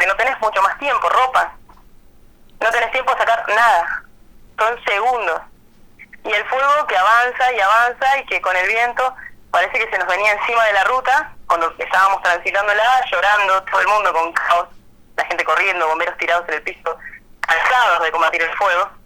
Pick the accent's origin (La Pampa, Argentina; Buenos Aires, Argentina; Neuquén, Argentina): Neuquén, Argentina; Nosotros acá estamos, yo vengo de Neuquén.